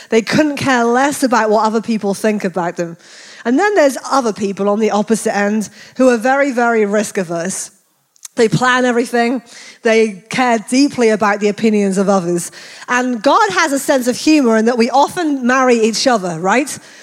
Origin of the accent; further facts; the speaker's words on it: United Kingdom; moved away as an adult; now in United States; I am actually British missionary to the US. I'm an AG pastor.